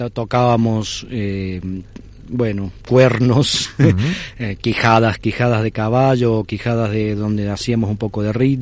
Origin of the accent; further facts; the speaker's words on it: Córdoba, Argentina; yo soy de Córdoba, de la Nueva Andalucía, allí en Argentina.